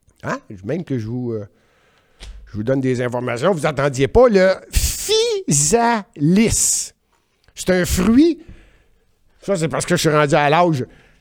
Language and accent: French; Quebec, Canada; born there; Je suis né au Québec et le Québec est une province francophone.